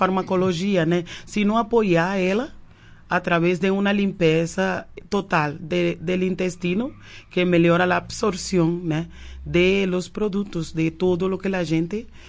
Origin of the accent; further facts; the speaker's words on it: Cuba; Portuguese is a second language; now in Brazil; Eu sou cubana.